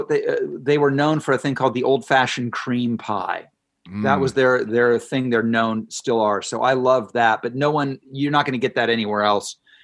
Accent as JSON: {"language": "English", "region": "Ohio", "country": "United States", "tie": "born or raised there", "said": "I remember growing up in Ohio when Wendy's came on the scene."}